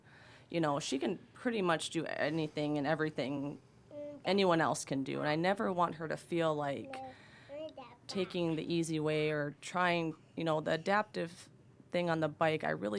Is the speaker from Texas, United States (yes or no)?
no; Springfield, South Dakota, United States; We're from Springfield, South Dakota.